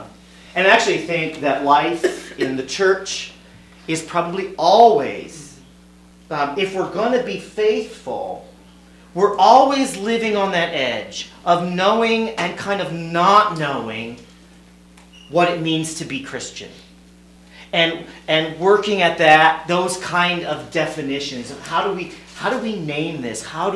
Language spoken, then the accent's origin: English; Cincinnati, Ohio, United States; And I grew up in Cincinnati, Ohio, which is a deeply Catholic place.